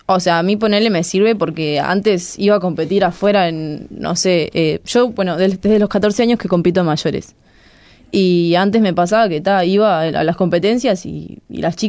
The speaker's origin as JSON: {"language": "Spanish", "region": "Paysandú", "country": "Uruguay", "said": "fue a Paysandú, yo soy de Paysandú"}